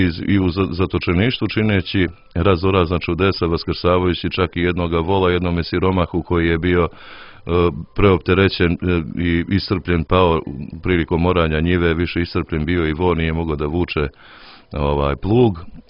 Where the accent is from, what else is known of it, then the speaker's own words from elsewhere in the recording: Montenegro; jer je veliki pomoćnik kod nas u Crnoj Gori